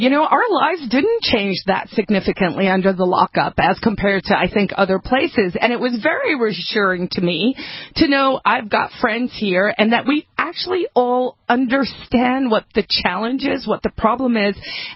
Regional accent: South Africa; growing up in South Africa and really just also seeing a lot of repeats

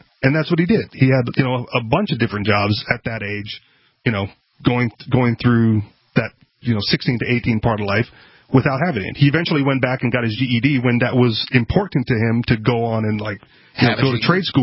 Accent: Hawaii, United States; Because we're from Hawaii, and it was like the bombing of Pearl Harbor that kind of threw things in disarray.

